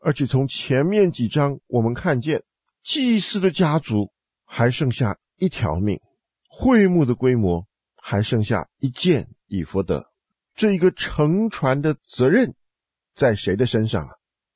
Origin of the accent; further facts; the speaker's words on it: China; 我们中国人说慌慌如丧家之犬